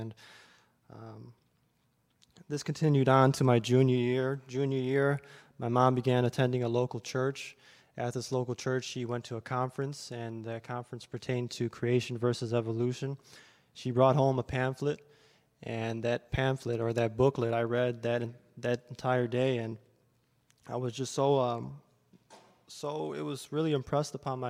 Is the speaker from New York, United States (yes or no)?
no; Cicero, Illinois, United States; I was born and raised in Chicago, specifically in a suburb outside of Chicago, Cicero.